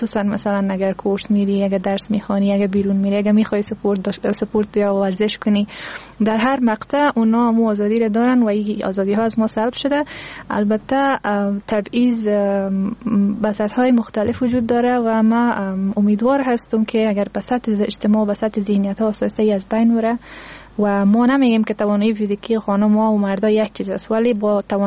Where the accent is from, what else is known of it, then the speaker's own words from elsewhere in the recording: Afghanistan; چون هرچی نباشه ما افغان هستیم